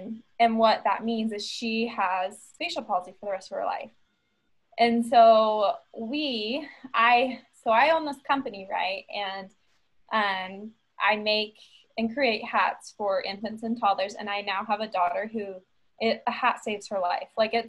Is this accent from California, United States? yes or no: no; Utah, United States; Yeah, okay, so I'm from Utah. Whole family is from Utah